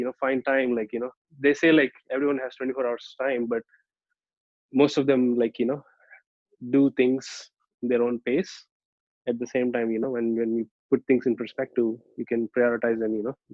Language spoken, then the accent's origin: English; India; English is a second language; So I'm from India, so we did that.